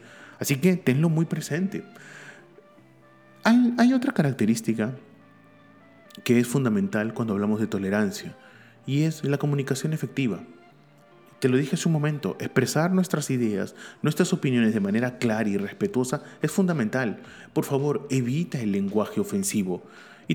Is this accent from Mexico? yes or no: no; Peru; Pero hay dos cosas que nosotros como peruanos decimos.